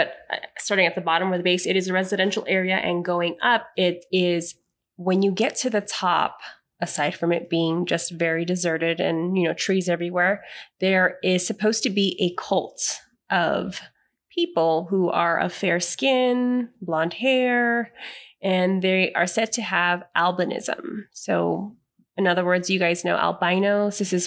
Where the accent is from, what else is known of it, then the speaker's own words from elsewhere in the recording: San Jose, California, United States; So I'm going to be talking about a lore that came from a city where I grew up in San Jose, California.